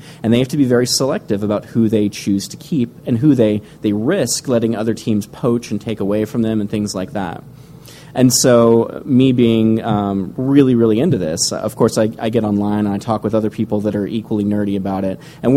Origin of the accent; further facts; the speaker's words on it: Texas, United States; my dad being from Dallas and being a Texan myself.